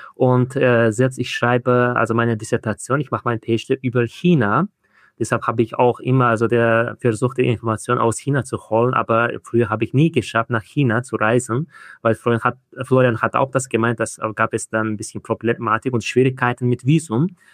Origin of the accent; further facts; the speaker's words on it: Samarkand, Samarqand Region, Uzbekistan; Eigentlich bin ich hier in Samarkand geboren und aufgewachsen. Studiere in Taschkent, aber hier zurzeit bin ich in Samarkand. Ist auch eine sehr alte und sehr bekannte Stadt in der Welt.